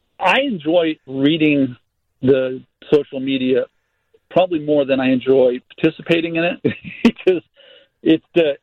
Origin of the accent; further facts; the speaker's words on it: Maine, United States; That, you know, like I grew up in Maine, and a lot of times when I flew back to Maine, I had a summer home there.